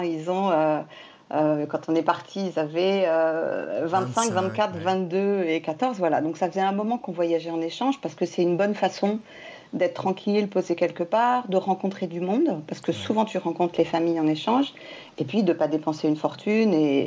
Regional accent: Martinique; Et moi, je déteste le froid. J'ai grandi à la Martinique.

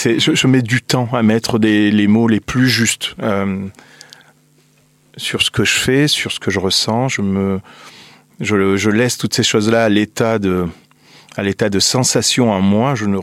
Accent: France; que je suis français et qu'en la qualité de français citoyen

